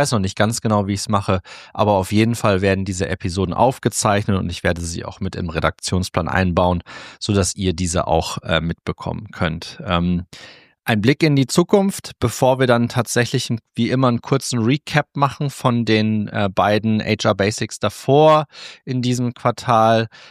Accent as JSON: {"language": "German", "town": "Cloppenburg", "region": "Lower Saxony", "country": "Germany", "tie": "born or raised there", "said": "Ich bin am Mittwoch in meiner Heimatstadt Kloppenburg"}